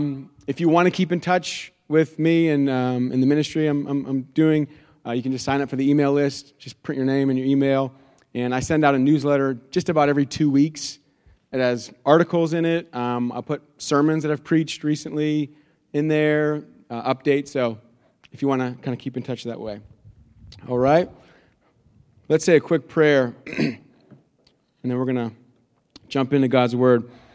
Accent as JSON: {"language": "English", "town": "Austin", "region": "Texas", "country": "United States", "said": "and I am from Austin, Texas."}